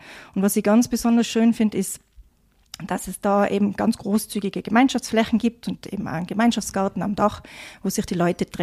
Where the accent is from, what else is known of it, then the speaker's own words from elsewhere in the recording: Tyrol, Austria; Ja, da kommt sehr viel zusammen bei uns in Tirol.